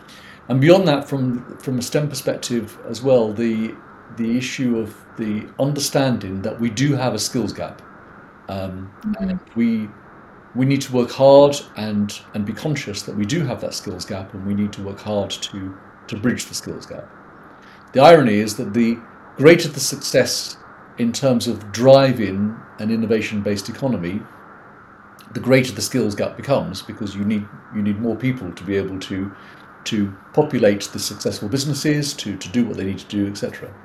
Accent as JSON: {"language": "English", "region": "London", "country": "United Kingdom", "tie": "born or raised there", "said": "I'm British born, first generation, Indian father, Italian mother, born and raised in London, actually inner London"}